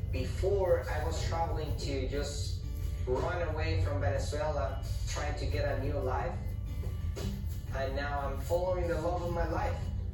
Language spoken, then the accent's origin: English; Douala, Littoral, Cameroon; moved away as an adult; now in United States; I'm 34 years of age and I'm from Cameroon, Douala.